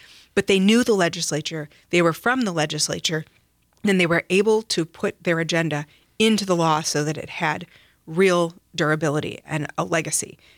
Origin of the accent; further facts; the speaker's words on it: Wisconsin, United States; the reason that I grew up in Wisconsin, my parents settled in rural Taylor County when I was little, outside of Medford, north of Highway 29.